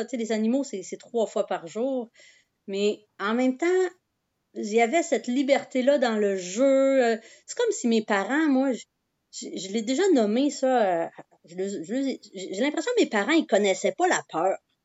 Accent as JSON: {"language": "French", "town": "Pohénégamook", "region": "Quebec", "country": "Canada", "tie": "born or raised there", "said": "Moi, je suis native de Pouinegamouk. Donc, c'est un petit village avec un lac dans les terres, dans le Témiscouata. Donc, c'est à peu près à 45 minutes là, de Rivière-du-Loup, mais dans les terres. Et j'ai grandi sur une ferme"}